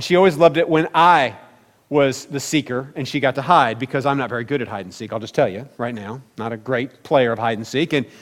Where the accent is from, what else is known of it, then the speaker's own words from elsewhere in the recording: Midwest, United States; growing up in the Midwest, we did a lot of quail hunting.